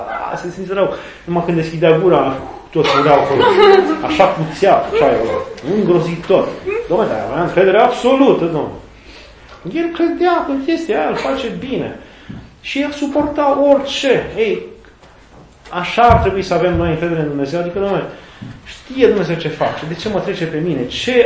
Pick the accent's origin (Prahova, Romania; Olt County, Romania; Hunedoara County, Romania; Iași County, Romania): Hunedoara County, Romania; Lupeni; Eram din Lupen și mergeam la Vulcan